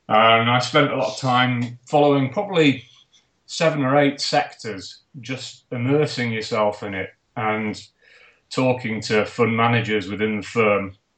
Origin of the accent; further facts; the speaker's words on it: Sheffield, Yorkshire and the Humber, United Kingdom; I am from Sheffield as well.